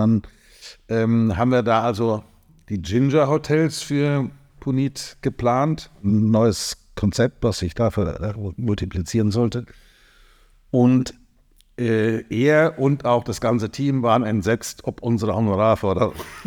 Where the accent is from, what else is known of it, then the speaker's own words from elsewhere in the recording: Bavaria, Germany; born there; accent: Franconian; also born or lived in Palatinate; now in Hamburg, Germany; Ich bin gebürtiger Franke, habe in der Pfalz studiert und bin, jetzt muss ich, meine Kinder sind 37 und dann ein Jahr vorher, also 38 Jahre lebe ich schon in Hamburg.